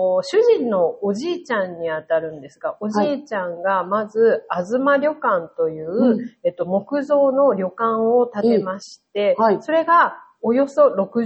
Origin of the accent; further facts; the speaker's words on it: Saitama, Japan; moved away as an adult; now in Okinoerabu, Japan; はい、私は、出身は埼玉県です。